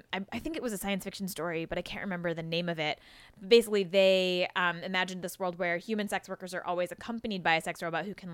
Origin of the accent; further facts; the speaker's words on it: San Diego, California, United States; I grew up in San Diego